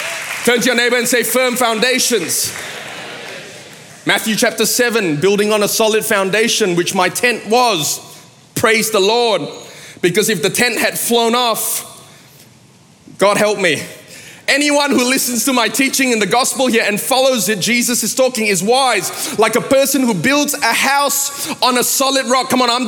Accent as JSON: {"language": "English", "country": "Malaysia", "said": "I come from Malaysia. We eat at the side of the road."}